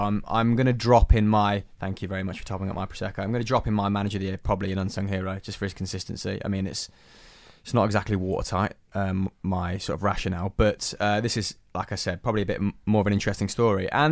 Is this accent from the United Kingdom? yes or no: yes; Leicester, East Midlands, United Kingdom; I'm from Leicester.